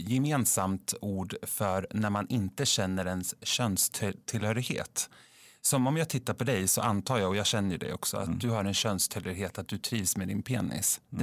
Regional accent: Södermanland, Sweden; I en liten by i Sörmland. Där jag växte upp i en trygg familj med en trygg uppväxt.

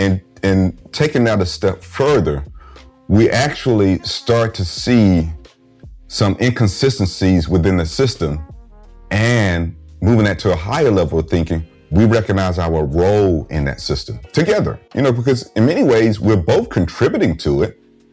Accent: Georgia, United States; she's actually from my home state of Georgia. Right? I have to claim that that's where she's from.

